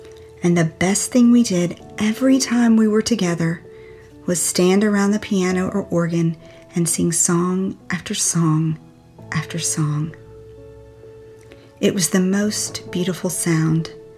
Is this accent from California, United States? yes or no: no; Clifton, South Carolina, United States; my hometown where I grew up. It's a little town in South Carolina called Clifton. It's actually just a little community outside of Spartanburg.